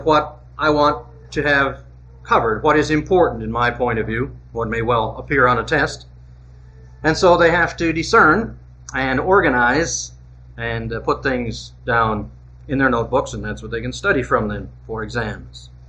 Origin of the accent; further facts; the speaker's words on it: Canada; I'm from Canada, and we do things a little differently and oddly there.